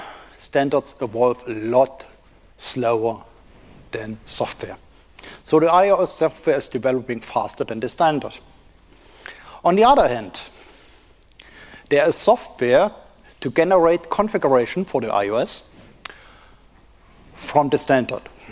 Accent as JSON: {"language": "English", "region": "East Germany", "country": "Germany", "said": "I'm from East Germany, so I should be able to speak Russian, but I can't."}